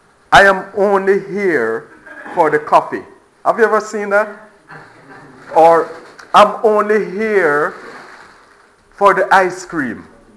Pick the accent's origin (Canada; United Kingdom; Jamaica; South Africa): Jamaica; now in Florida, United States; I'm Jamaican, for some of you who don't know, I'm Jamaican, so, but I now live in Florida.